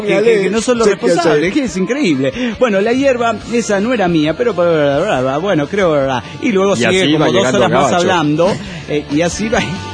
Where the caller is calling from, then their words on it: Hermosillo, Sonora, Mexico; de Hermosillo, Sonora, México.